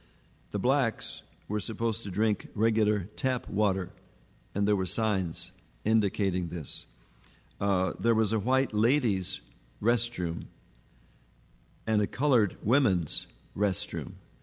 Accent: Texarkana, Texas, United States; I grew up in Texarkana, Texas, which had basically a southern culture. It's on the border of Arkansas and Texas.

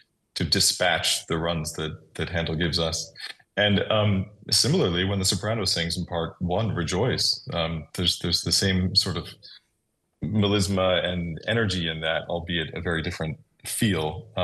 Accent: New Jersey, United States; I grew up in New Jersey outside of New York

